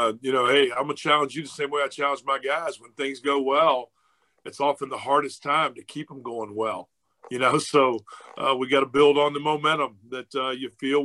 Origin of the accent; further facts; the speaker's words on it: Virginia, United States; also born or lived in Georgia; growing up in Virginia and having lived in Georgia, you know, I think I might have told you before, I used to teach high school. I taught high school for 1 year in Rome, Georgia.